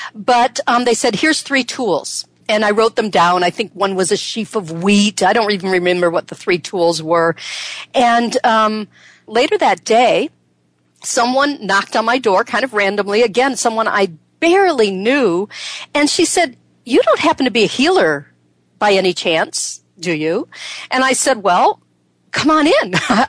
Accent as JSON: {"language": "English", "region": "Michigan", "country": "United States", "said": "because I'm from Michigan and we didn't do things like that then there"}